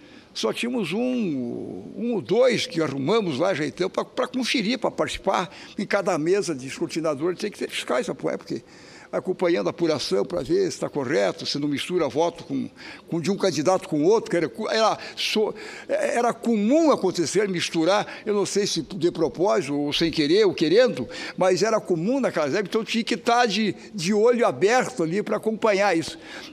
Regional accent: Santa Catarina, Brazil; E essa história, como eu vinha relatando, começou em Brusque, lá no meu estado, e aí, com a tecnologia que Santa Catarina criou, evoluiu e aí partiu para o Brasil todo.

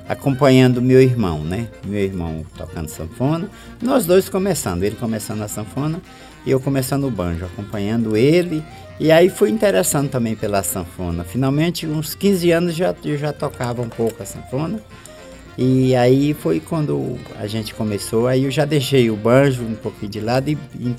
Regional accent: Maranhão, Brazil; also born or lived in Piauí; Foi, eu vim do Piauí pro Maranhão.

